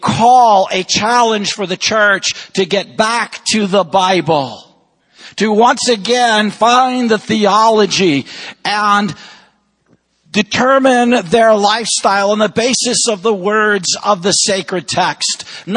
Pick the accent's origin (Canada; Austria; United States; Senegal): Austria; Vienna; As a little boy, a missionary kid, and growing up in Vienna, Austria